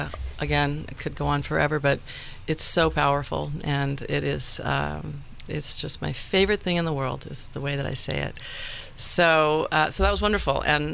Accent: Los Angeles, California, United States; I was raised mostly in Sherman Oaks, and my dad lived in Laurel Canyon and kind of up in the hills.

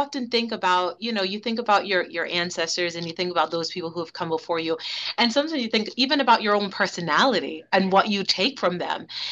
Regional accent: Bronx, New York, United States; Like I'm a city person, right? I grew up in the Bronx

